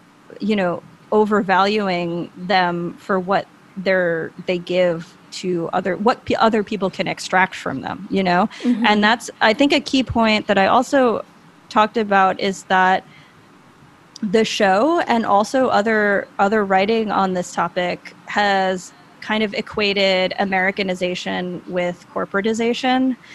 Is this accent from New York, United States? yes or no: yes; Long Island, New York, United States; where I grew up on Long Island, it's like, yeah, like a person can deliver your food and you can think you're superior to them